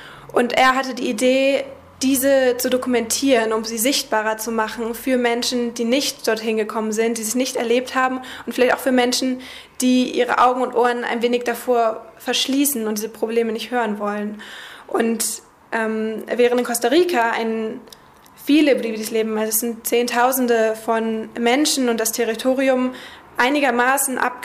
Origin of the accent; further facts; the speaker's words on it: Germany; Ich komme aus Deutschland